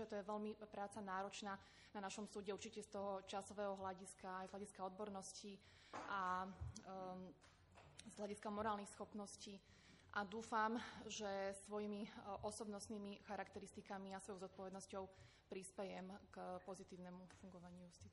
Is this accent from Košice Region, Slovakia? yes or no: no; Trnava, Trnava Region, Slovakia; som z Trnavy a vlastne s Trnavou sú spojené aj roky mojho štúdia.